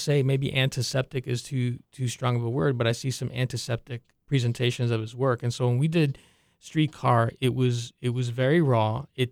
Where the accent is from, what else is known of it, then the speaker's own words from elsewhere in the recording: New York City, New York, United States; I'm Cuban American. I'm born here, but my parents are from Cuba. And I spent a lot of my childhood in that neighborhood. My best friend actually lived in that neighborhood. I lived a little further down on 133rd and Broadway.